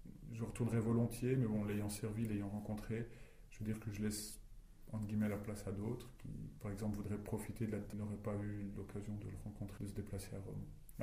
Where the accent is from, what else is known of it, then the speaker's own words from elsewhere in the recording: Neuchâtel, Switzerland; je dis, oui, je viens du canton de Neuchâtel, etc.